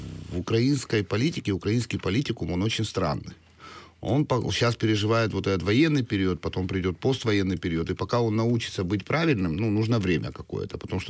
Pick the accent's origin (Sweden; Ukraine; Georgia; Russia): Georgia; так как я грузин по национальности, я это даже не скрываю, у нас больше этой византийщины всегда, и мы ближе были к Византии всегда